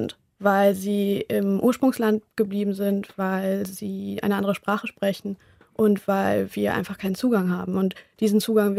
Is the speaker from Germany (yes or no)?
yes; Germany; also born or lived in Colombia; Und als ich so aufgewachsen bin in Deutschland